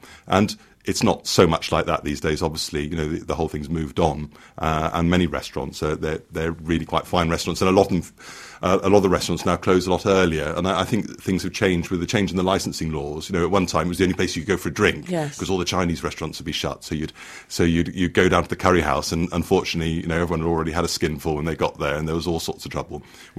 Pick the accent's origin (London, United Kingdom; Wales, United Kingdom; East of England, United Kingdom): Wales, United Kingdom; I have one about whether I'm Welsh or whether I'm English, because I've been in Wales all my life.